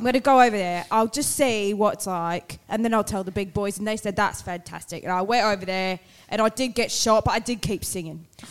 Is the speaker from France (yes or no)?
yes; France; I'm from France.